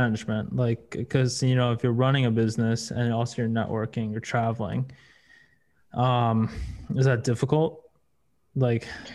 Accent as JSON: {"language": "English", "region": "Wisconsin", "country": "United States", "tie": "born or raised there", "said": "I grew up in Wisconsin."}